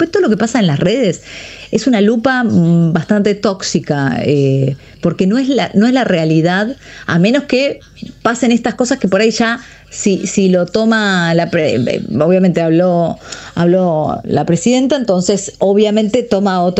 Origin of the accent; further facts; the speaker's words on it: Argentina; accent: Argentine; now in Mexico; yo todo el tiempo en casa hablo argento, piso Televisa y arranco con el neutro, obviamente.